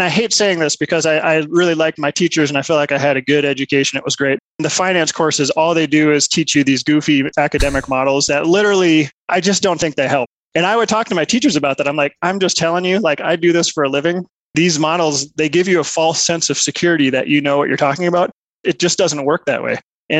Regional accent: Minnesota, United States; also born or lived in Milwaukee; now in Colorado Springs, United States; We grew up in Minnesota, did our training in Milwaukee, and we always have loved the Rocky Mountains. And so first chance, we came out here. And so I've been out in Colorado Springs since 2008.

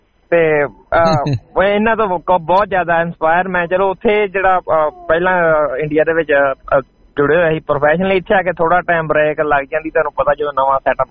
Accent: Tarn Taran, Punjab, India; ਮੈਂ ਤਰਨ ਤਾਰਨ ਤੋਂ ਹਾਂ ਤੇ ਮੈਂ ਇੱਥੇ ਜਦੋਂ ਕਲੇਟਰਨ 2007 ਚ ਆਇਆ ਸੀਗਾ

